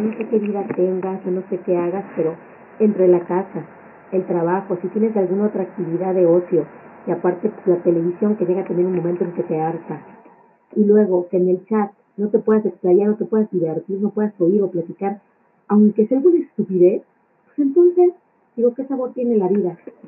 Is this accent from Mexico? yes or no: yes; Mexico City, Mexico; Yo soy de la Ciudad de México